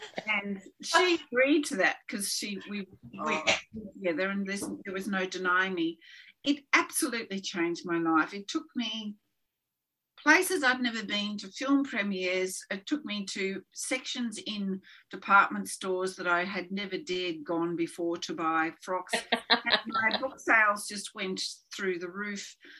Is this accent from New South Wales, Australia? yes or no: yes; Jerilderie, New South Wales, Australia; the film was made by a girl that I grew up with in Jerilderie.